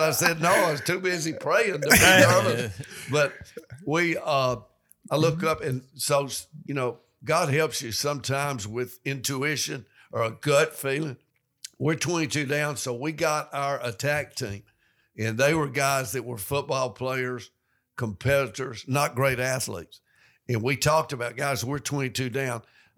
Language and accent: English; East Lake, United States; Now, you know, again, still I'm from East Lake and not real bright